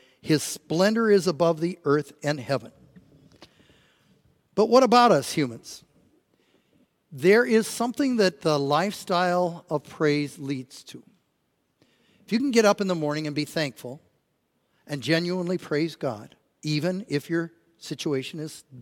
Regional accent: Nebraska, United States; I was raised in Nebraska.

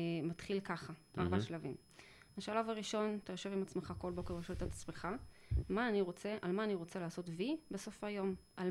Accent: Safed, Northern District, Israel; born there; נולדתי שם, משפחה שלי שם, הבן שלי שם, שני ילדים שלי שם.

